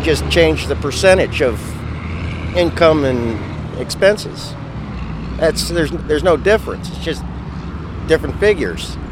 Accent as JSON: {"language": "English", "region": "Ohio", "country": "United States", "said": "I'm originally from Ohio. I was in the boom in Wyoming, out near Pinedale before all the rigs were here."}